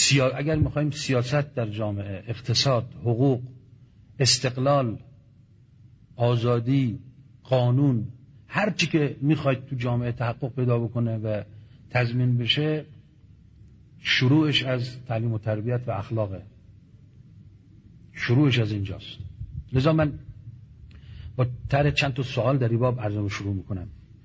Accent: Iran; اونجا در این سمینار ما چون ایرانی هستیم دیگه

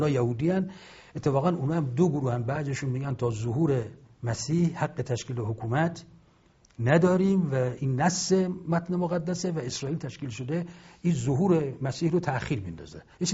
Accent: Iran

